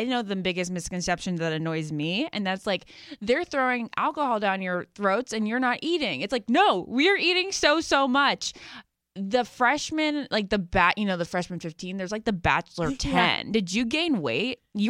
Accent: Great Falls, Virginia, United States; I went to the Great Falls Falls because I'm from Great Falls, Virginia.

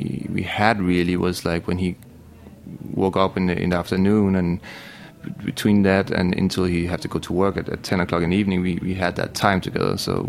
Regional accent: Denmark; accent: strong Danish; English is a second language; because of my strong accent, he asked me where I'm from. I was saying, I'm from Denmark.

